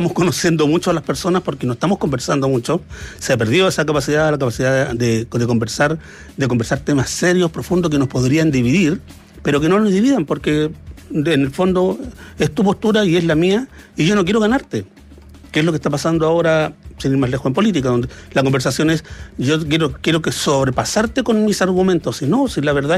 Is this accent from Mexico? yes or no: no; Chile; ¿Con qué libro podríamos representar cómo somos los chilenos y por qué somos?